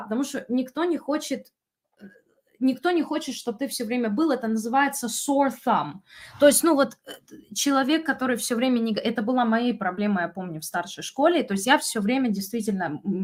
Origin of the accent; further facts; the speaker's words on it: Georgia; ты знаешь, что я грузинка, и давай не врать друг другу, мы прекрасно знаем, что в Грузии и многих других странах